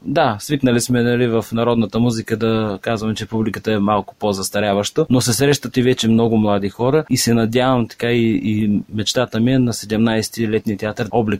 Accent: Thrace, Bulgaria; аз като тракиец, който още от дете е бил в тракийската организация

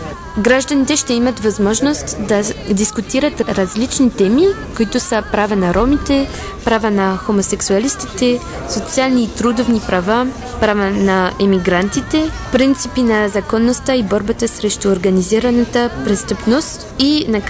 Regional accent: Brittany, France; Bulgarian is a second language; moved away as an adult; Идвам от Брутен в Франция, близко до Кампер, и съм научила в Париж европейстика в Sciences Po.

